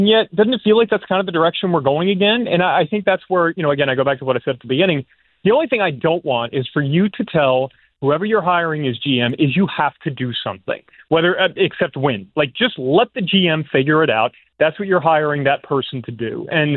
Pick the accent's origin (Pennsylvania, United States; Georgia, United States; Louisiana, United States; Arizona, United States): Louisiana, United States; born there; I follow the Saints because I was born in Louisiana.